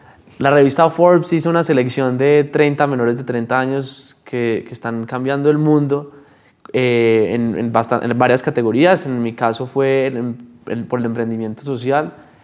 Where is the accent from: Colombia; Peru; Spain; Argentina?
Colombia; un gran reconocimiento como colombiano estar en esa lista